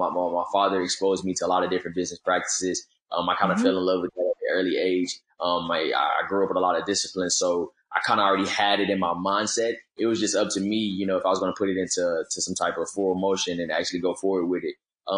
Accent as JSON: {"language": "English", "town": "Houston", "region": "Texas", "country": "United States", "tie": "born or raised there", "lives_now": "Oklahoma City, United States", "said": "I'm originally from Houston, Texas. So I grew up in Houston all my life, went to school in San Antonio."}